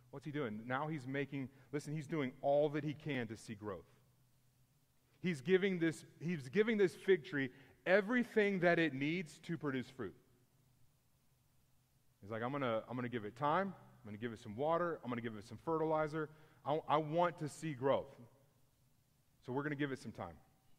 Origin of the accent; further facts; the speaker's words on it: Houston, Texas, United States; We had one growing up in Houston